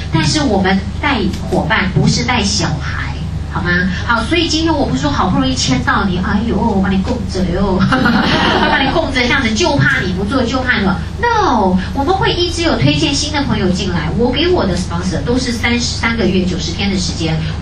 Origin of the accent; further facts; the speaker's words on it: Taiwan; 我们台湾人哦，好重视所谓 emoji 的事情